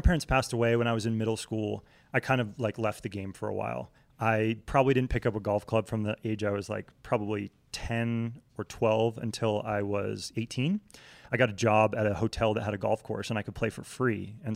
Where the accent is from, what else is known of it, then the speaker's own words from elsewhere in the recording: Vermont, United States; also born or lived in Connecticut; Like growing up in New England, right? Like I was born in Connecticut, grew up in Vermont.